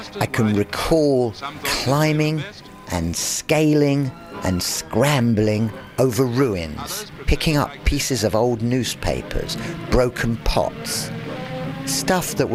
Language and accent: English; Stoke Newington, London, United Kingdom; I grew up in Stoke Newington, a village in North London, a place that had its own world and history. I lived with a tyrannical grandmother, a woman who spoke in English and pidgin, French and Portuguese. Here in a house on Highbury New Park